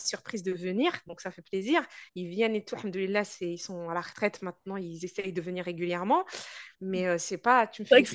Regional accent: Morocco; Moi, je suis marocaine. Mes parents sont marocains.

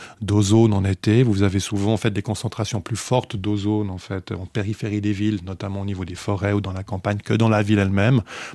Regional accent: Switzerland; Donc ça, c'est toujours quelque chose d'assez curieux quand on est suisse.

